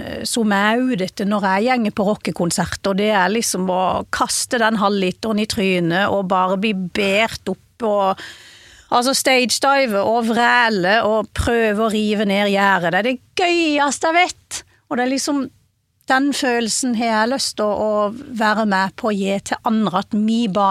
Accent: Vennesla, Agder, Norway; Det var jo ikke sånn at jeg satt på jenterommet hjemme I Vennesla og kikket I veggen.

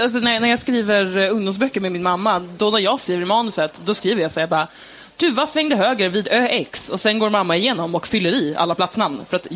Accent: Stockholm, Stockholm County, Sweden; Min pappa växte upp i Sandviken och jag växte upp i Stockholm.

